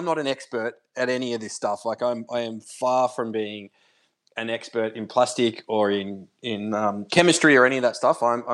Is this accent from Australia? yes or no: yes; Australia; I'm just a regular everyday dude, you know. I'm just an Aussie bloke.